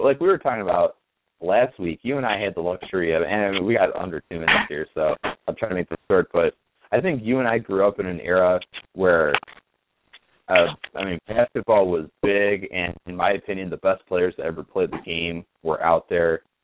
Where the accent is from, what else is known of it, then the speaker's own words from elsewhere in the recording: Chicago, Illinois, United States; I growing up in the Chicagoland area, throughout the 90s, I mean, you really had no choice but watch the NBA.